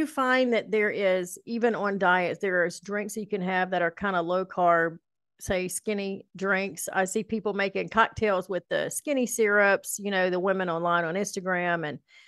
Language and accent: English; Kentucky, United States; now in Iowa, United States; I'm originally from Kentucky, from the Southeast. I've lived all over the Southeast, but I right now live in Northeastern Iowa.